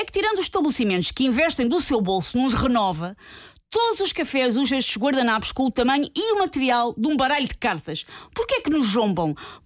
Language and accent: Portuguese; Mem Martins, Lisbon, Portugal; nascido e criado em Mé Martins.